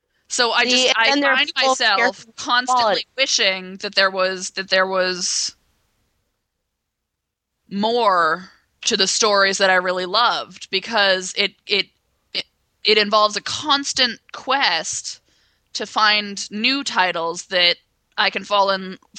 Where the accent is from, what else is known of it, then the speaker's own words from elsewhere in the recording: United States; We grew up in America where you create your characters